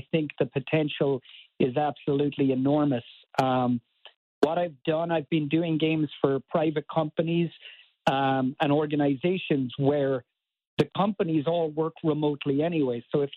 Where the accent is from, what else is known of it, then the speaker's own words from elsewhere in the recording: Cork, Munster, Ireland; moved away as an adult; now in Baltimore, United States; Born and raised in Cork in Ireland, and then I moved to America for college. I went to Johns Hopkins University in Baltimore, and I made Baltimore my home now. So my wife and I live in downtown Baltimore.